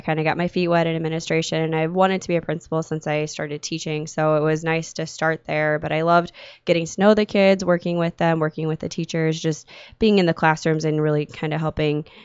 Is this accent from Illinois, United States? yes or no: no; Algona, Iowa, United States; I was born and raised Catholic, grew up in Algona, Iowa